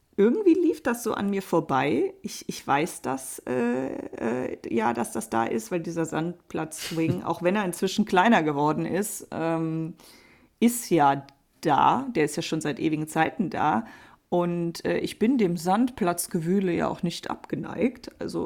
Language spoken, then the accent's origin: German; Germany; wir als Deutsche haben natürlich aufgrund der Nähe zum Niederländischen vielleicht einen kleinen Lesevorteil.